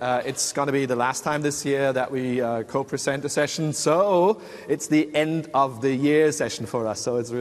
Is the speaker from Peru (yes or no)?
no; Germany; English is a second language; I'm from Germany.